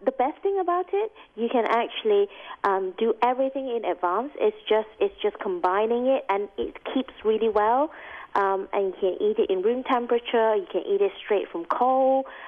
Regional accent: Malaysia; now in United Kingdom; But Malaysia is my home country, and it's a food that means so much to me because the first few years I moved to the UK, I didn't really miss it.

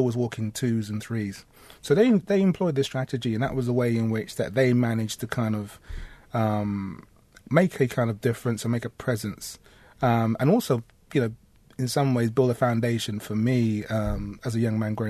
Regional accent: London, United Kingdom; born and raised in London, my parents were from Jamaica.

